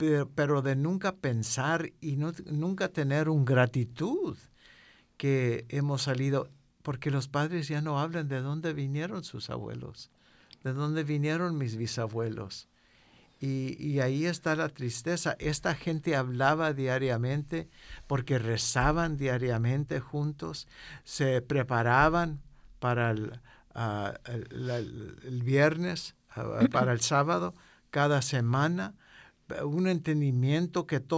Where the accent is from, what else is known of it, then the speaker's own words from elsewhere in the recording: Mexico; Yo recuerdo otra vez con mis abuelos, y venimos de México, y esto pasó acá